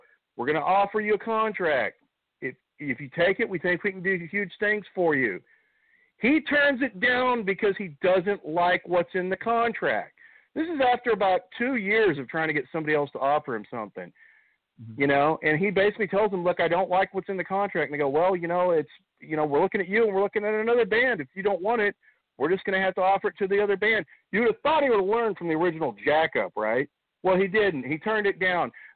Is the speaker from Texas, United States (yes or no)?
yes; Dallas, Texas, United States; I just said … from Dallas.